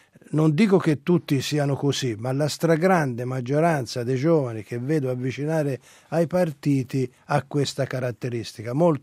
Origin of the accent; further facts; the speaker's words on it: Tuscany, Italy; poi noi siamo toscani e quindi ci conosciamo anche